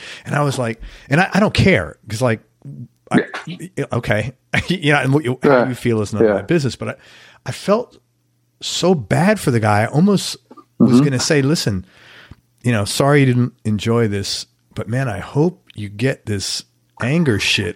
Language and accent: English; New York City, New York, United States; I have a very old … record that I bought in the Village. I grew up in New York City.